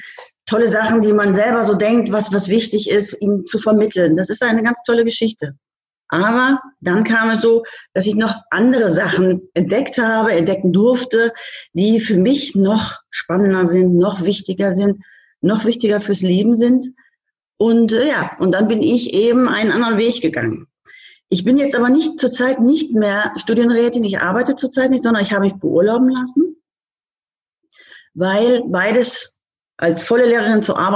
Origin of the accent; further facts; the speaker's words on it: Bielefeld, North Rhine-Westphalia, Germany; ich komme aus Bielefeld